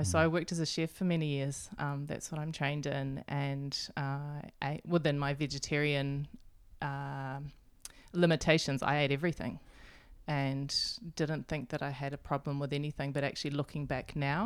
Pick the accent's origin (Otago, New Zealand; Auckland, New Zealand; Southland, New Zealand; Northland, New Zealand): Northland, New Zealand; Whangaroa; I grew up vegetarian here in Whangaroa.